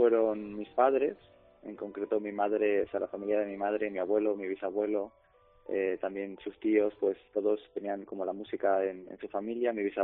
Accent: Balearic Islands, Spain; soy un chico mallorquín, tengo 24 años ahora, soy pianista

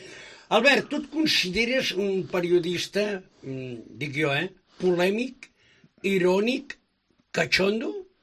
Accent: Girona, Catalonia, Spain; jo quan miro un diari com a gironí

